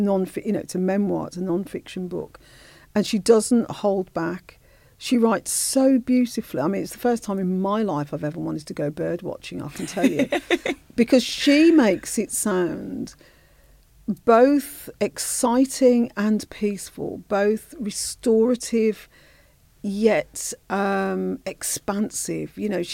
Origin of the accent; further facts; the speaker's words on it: Birmingham, West Midlands, United Kingdom; accent: Brummie; My dad's from St. Kitts. And so I always felt part of that and was accepted in that. And then, of course, I'm a Brummie, as you can hear from my accent, and I'm 100% Brummie.